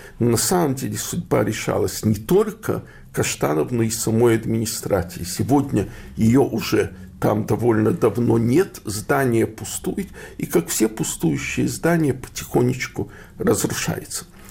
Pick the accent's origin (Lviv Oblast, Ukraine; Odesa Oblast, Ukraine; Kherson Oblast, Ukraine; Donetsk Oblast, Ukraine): Odesa Oblast, Ukraine; Odesa; also born or lived in Chernivtsi; Я, в общем-то, родился в Черновцах, но всю сознательную жизнь в основном живу в Одессе. И я вырос в Одессе, которая говорилась нараспев с еврейским акцентом